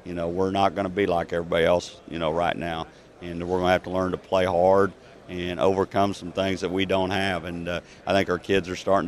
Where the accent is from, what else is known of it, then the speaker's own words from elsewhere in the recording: Kansas, United States; I grew up in Kansas